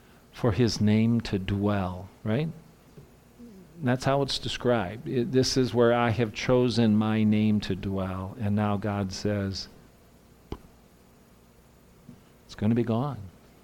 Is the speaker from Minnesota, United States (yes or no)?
yes; Minnesota, United States; We brought this hot dish over, right? Because we're from Minnesota.